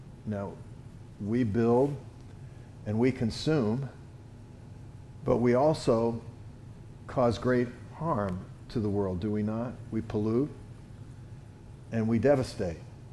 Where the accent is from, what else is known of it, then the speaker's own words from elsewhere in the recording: the South, United States; I was born and raised in the South, everything in the South wants to suck your blood.